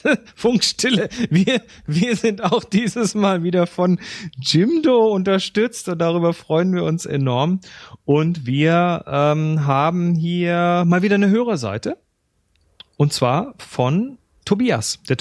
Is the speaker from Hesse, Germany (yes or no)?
no; Baden-Württemberg, Germany; born there; die haben zumindest ihren Ursprung ganz in der Nähe von da, wo ich geboren bin, in Tumlingen meines Wissens.